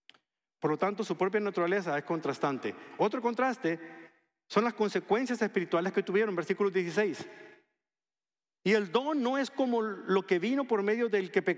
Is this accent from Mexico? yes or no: yes; Mexico; Yo soy de México. Yo ni sabía que existían los seguros de autos.